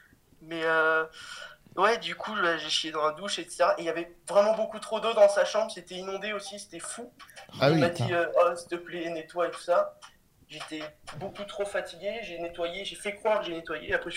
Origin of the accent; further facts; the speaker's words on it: Cannes, Provence-Alpes-Côte d'Azur, France; je viens de Cannes. Je suis à côté de Cannes